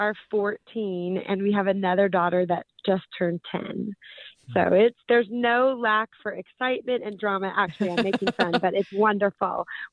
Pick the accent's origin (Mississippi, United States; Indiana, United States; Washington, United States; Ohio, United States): Washington, United States; Edmonds; I grew up in Edmonds.